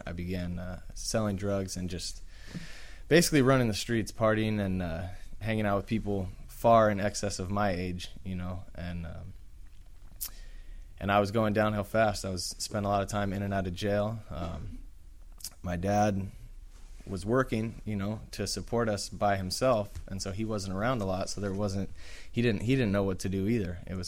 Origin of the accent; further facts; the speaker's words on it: North Carolina, United States; born there; also born or lived in Washington / Los Angeles; I was born on the East Coast in North Carolina, bounced around the country, ended up in Washington, traveled down, ended up in L.A., and that's where I resided for most of the time.